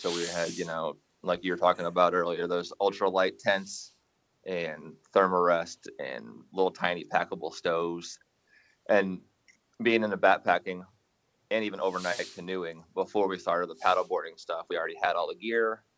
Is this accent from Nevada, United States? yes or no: no; St. Louis, Missouri, United States; I am born and raised in St. Louis